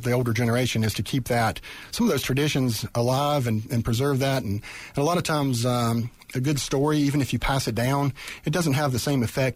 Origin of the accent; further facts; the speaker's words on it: Appalachia, United States; Being Appalachian is somewhat of a culture, and it seems like we're losing a little bit of that identity.